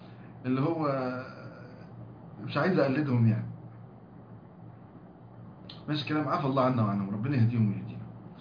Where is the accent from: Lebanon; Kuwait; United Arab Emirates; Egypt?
Egypt; احنا مصريين عندنا غصب عننا في الحب وفي العاطفة